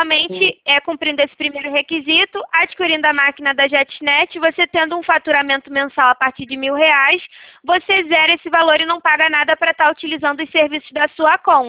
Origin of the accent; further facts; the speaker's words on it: Rio de Janeiro, Brazil; Eu sou do Rio de Janeiro.